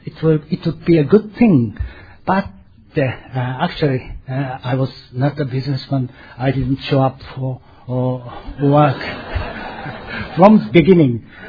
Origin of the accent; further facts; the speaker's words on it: Japan; appears on the program, so … I'm alcoholic from Japan.